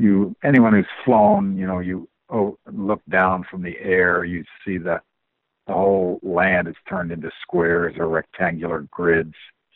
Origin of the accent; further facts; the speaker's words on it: England, United Kingdom; well, I grew up in England, and also that's what I studied and taught.